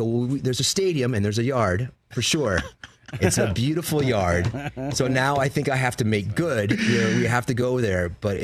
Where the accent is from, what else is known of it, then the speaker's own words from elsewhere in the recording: Italy; first language Italian; English is a second language; a room and I'm speaking Italian, she knows she needs just to walk out of the room. Because that's my first language is Italian.